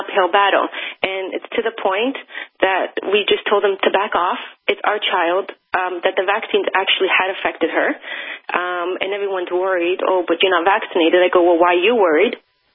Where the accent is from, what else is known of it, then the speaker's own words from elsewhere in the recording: Canada; Well, we're from Canada, so luckily OHIP is paying for it